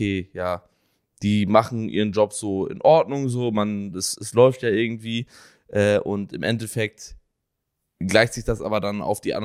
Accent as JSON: {"language": "German", "region": "Schleswig-Holstein", "country": "Germany", "said": "aus meiner Heimat, aus Schleswig-Holstein"}